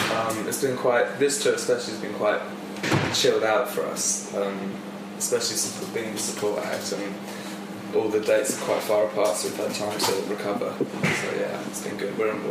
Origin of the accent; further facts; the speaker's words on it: Reading, South East England, United Kingdom; We're from Reading.